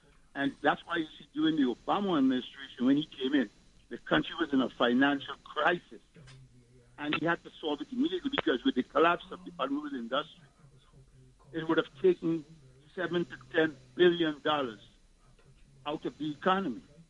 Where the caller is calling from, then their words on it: Brooklyn, New York, United States; Yeah, and I'm calling from Brooklyn.